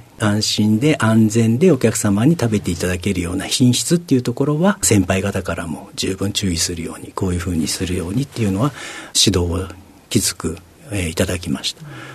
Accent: Nagasaki, Japan; 長崎になります。

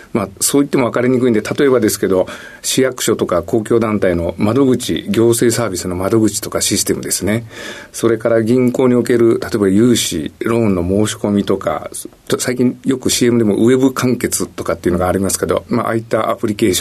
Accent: Tajimi, Gifu, Japan; 岐阜県の多治見市というところの出身でございます。

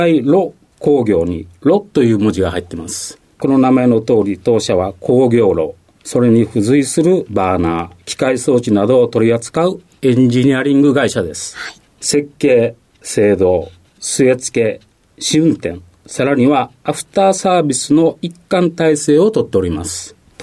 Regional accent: Sakai, Osaka, Japan; born there; 大阪府の堺市で生まれました。

